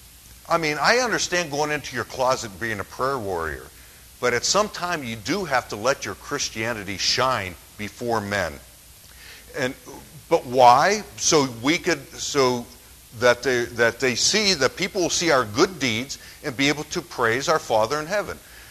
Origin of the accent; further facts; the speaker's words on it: Pittsburgh, Pennsylvania, United States; You know, where I grew up in Pittsburgh, I'll never forget this.